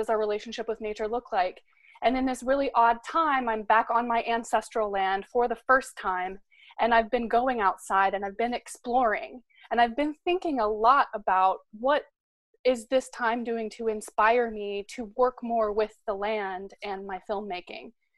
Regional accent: Oklahoma, United States; also born or lived in Missouri; And so I am currently in upstate New York on my ancestral land, but I grew up in Oklahoma and Southwest Missouri.

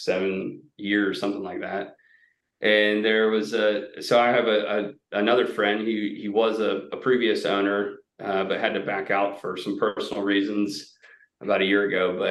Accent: Plant City, Florida, United States; Where I grew up in Plant City, which is about another 30 minutes further west, is the strawberry capital of the world.

